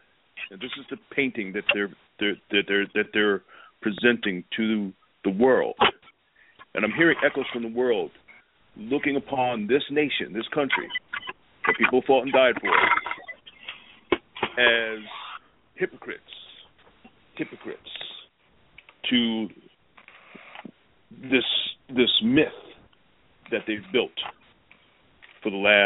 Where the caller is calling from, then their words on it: Plainfield, New Jersey, United States; I'm calling from Plainfield, New Jersey, and I'm going to blow your minds because